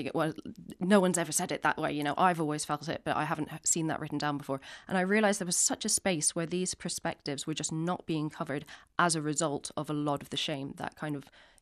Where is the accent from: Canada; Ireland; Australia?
Ireland; born or raised there